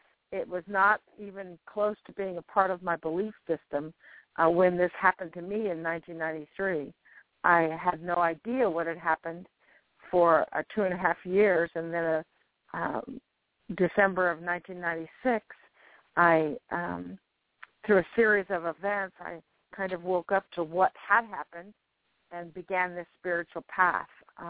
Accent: Springfield, Missouri, United States; But I believe it or not, I'm from Springfield, Missouri.

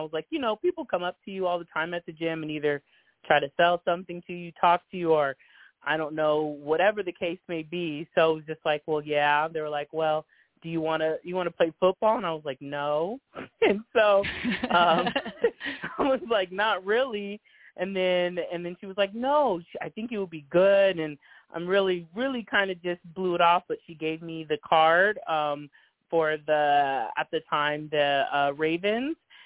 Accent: Antelope, California, United States; Okay, well, that's exactly where I'm from, in Antelope, California.

